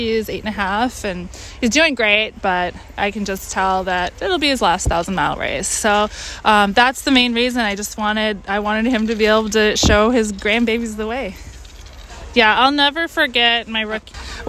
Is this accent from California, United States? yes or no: no; Wisconsin, United States; I grew up in Wisconsin, and my parents were mushers.